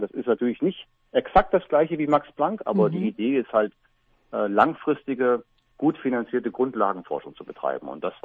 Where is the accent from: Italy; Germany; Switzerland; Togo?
Germany; now in South Korea; meine Frau ist Amerikanerin, ich bin Deutscher.